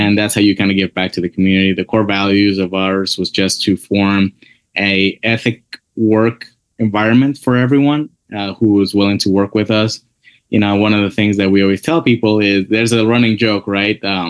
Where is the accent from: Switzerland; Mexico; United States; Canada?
Mexico; I'm from Mexico in particular, right? So this is where it comes a little close to home.